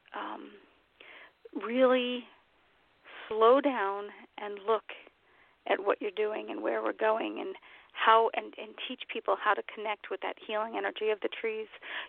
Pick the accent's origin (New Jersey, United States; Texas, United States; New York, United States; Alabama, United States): New York, United States; New York City; And having grown up in New York City, I grew up in Queens, we had trees